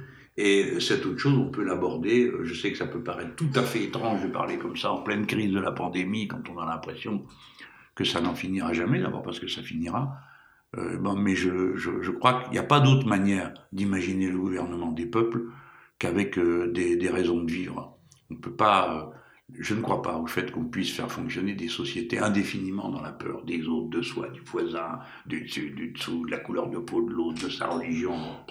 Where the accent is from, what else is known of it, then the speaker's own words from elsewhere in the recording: Morocco; born there; C'est mon pays natal, je crois que je connais un peu bien les Marocains.